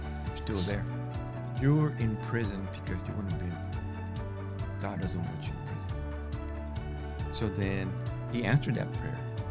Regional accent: Texas, United States; Awesome compared to from back home. I'm from South Texas.

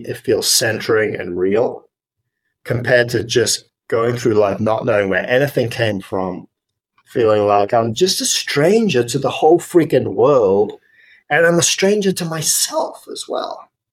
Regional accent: England, United Kingdom; now in United States; tea, I'm from England, and my family live in Scotland.

